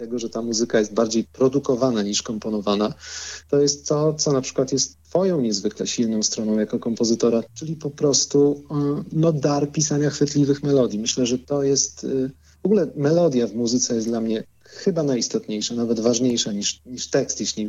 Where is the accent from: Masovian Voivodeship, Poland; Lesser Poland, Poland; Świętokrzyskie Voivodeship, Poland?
Świętokrzyskie Voivodeship, Poland; Skarżysko-Kamienna; bo ja pochodzę ze Skarżyska